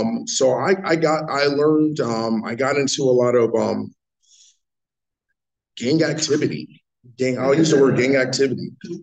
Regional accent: Brooklyn, New York, United States; So yeah, they said I'm from Long Beach. I'm actually from Brooklyn, New York.

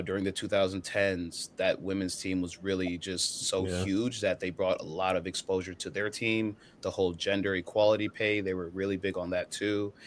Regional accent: Cleveland, Ohio, United States; I'm from Cleveland, Ohio.

